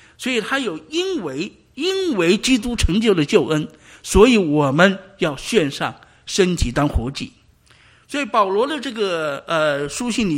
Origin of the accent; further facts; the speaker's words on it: China; 因为我们在中国大陆这个背景成长，我们没有这个献祭的概念，对不对？